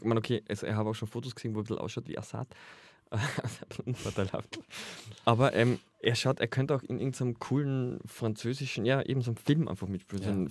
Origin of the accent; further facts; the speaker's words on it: Austria; Gott sei Dank heißt der Hofer bei uns in Österreich ja immer noch Hofer und nicht Aldi.